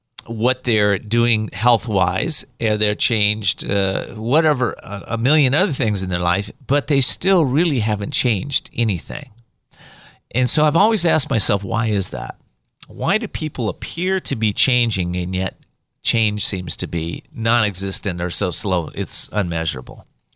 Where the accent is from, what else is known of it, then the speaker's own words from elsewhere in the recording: Whittier, California, United States; You know, in my life, I grew up in Whittier, California, and I had a beautiful home, home life.